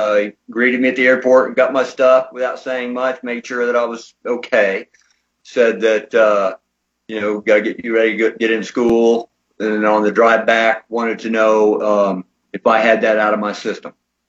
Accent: Ohio, United States; I knew Silas was heading back to Ohio, and he lived just outside of my hometown.

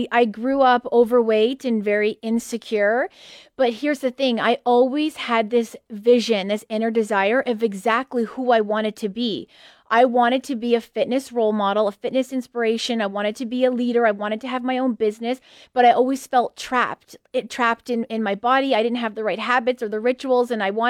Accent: Leduc, Alberta, Canada; Yes, I am. Born and raised in Leduc.

